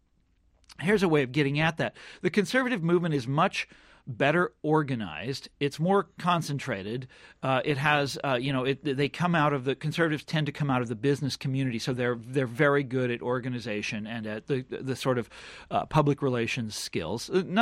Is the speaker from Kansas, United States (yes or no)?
yes; Kansas, United States; But like I mentioned earlier that I'm from Kansas. Populism was a big deal in Kansas a long time ago.